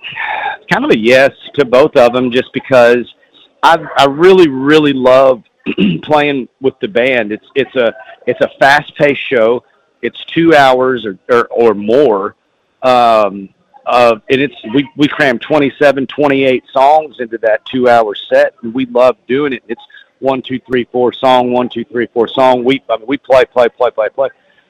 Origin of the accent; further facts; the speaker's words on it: Texas, United States; I am from Texas, but my mother's whole side is from Oklahoma, and we, you know, so close enough.